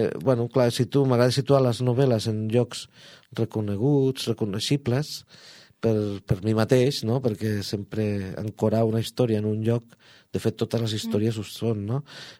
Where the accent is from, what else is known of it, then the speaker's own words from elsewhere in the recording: Barcelona, Catalonia, Spain; moved away as an adult; now in Lleida, Spain; Jo soc de Barcelona, el 2008 vaig venir a Lleida